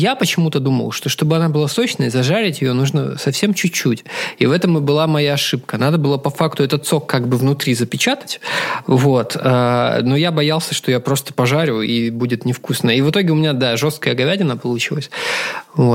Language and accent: Russian; Far East, Russia; я с Дальнего Востока.